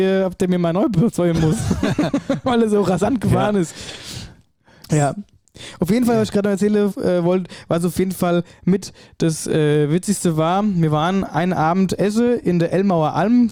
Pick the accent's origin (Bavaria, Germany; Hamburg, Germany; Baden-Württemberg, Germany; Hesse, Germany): Hesse, Germany; Ober-Wöllstadt; ja, ich bin aus Oberwölstadt